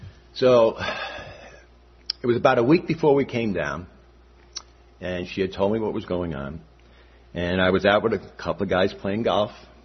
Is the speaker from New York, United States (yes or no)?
yes; Staten Island, New York, United States; I grew up in Staten Island, New York.